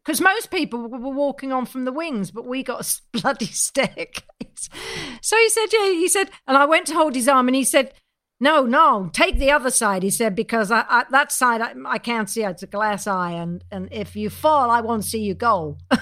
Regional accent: Neasden, London, United Kingdom; You know, I was 17 years old. I was from Neasden.

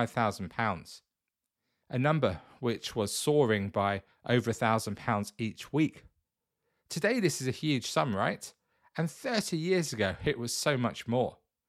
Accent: East of England, United Kingdom; from the county where I grew up in Hertfordshire.

